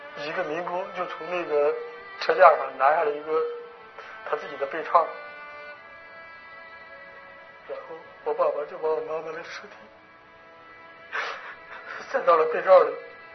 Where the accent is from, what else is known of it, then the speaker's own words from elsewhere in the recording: Henan, China; 于是我就赶紧坐上车，然后回来河南老家